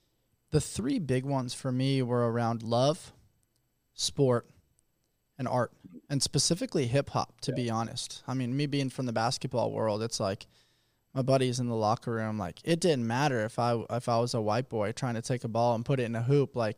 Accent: Los Angeles, California, United States; we're both from Los Angeles, you being from Santa Monica, me being from the San Fernando Valley

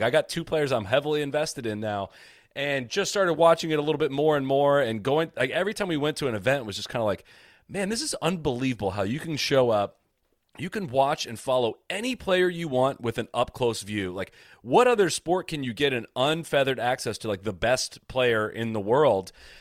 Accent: Dublin, Ohio, United States; I grew up in Dublin, Ohio. Went to the Memorial Tournament every year.

